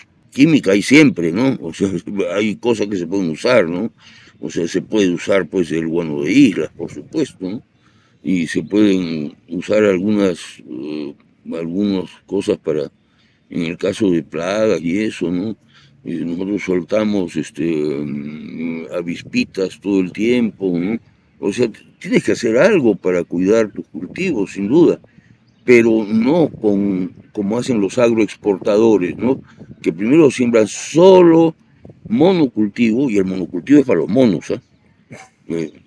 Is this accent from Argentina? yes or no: no; Lima, Peru; moved away; Yo escapé de Lima, yo soy un fugitivo de Lima